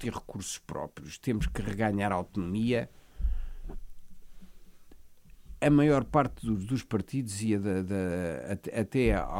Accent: Portugal; Como portugueses não podemos aceitar.

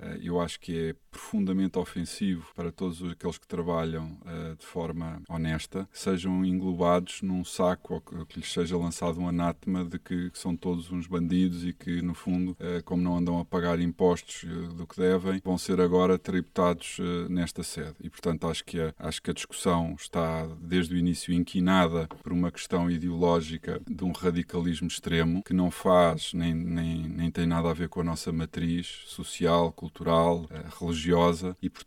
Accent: Portugal; que mais me choca enquanto português

